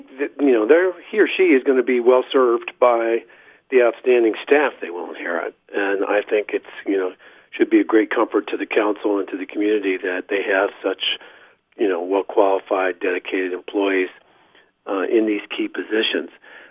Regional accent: Dayton, Ohio, United States; I'm from Dayton originally, and mm-hmm. this is about an hour away

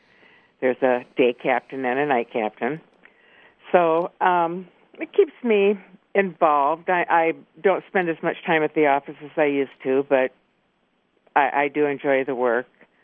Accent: Lansing, Michigan, United States; now in Mason, United States; I have lived in Mason for 35. Born and raised in Lansing.

